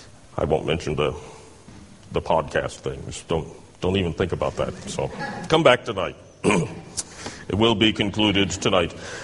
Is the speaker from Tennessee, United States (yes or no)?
yes; Tennessee, United States; And of course, as you know, I come from the United States, from Tennessee, originally, and so there's some question as to whether I'm speaking English as well.